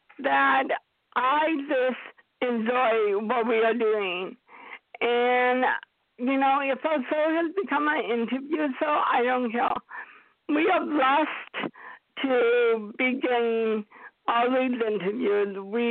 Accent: Oregon, United States; also born or lived in California; But I grew up in Oregon. I grew up, and essentially I'm still a country girl because my grandparents had a farm.

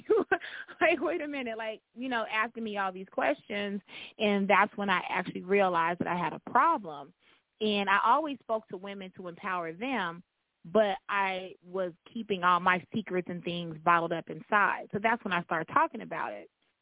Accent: Jamaica; now in United States; Because I'm from Jamaica.

